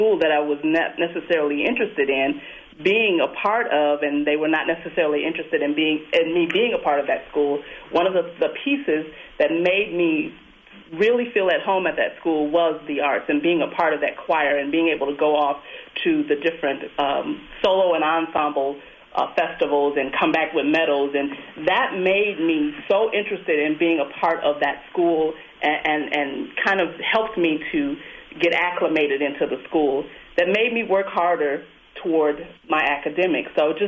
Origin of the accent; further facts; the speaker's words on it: the South, United States; I'm from the South